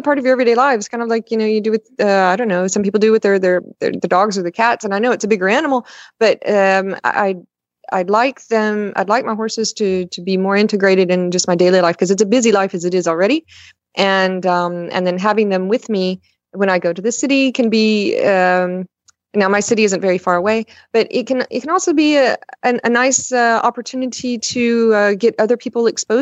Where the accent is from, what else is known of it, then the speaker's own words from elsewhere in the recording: Texas, United States; No, actually, when I was growing up in Texas, I used to look through the breed books and dream of the perfect horse I would have one day.